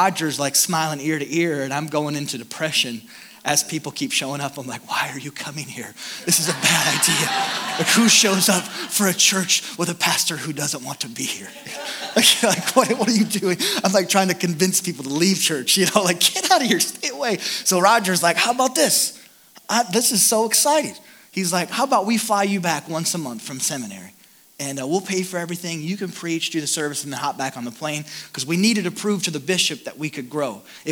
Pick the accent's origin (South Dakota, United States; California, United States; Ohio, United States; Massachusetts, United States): South Dakota, United States; Sioux Falls; I'm from Sioux Falls, South Dakota, the great state of South Dakota.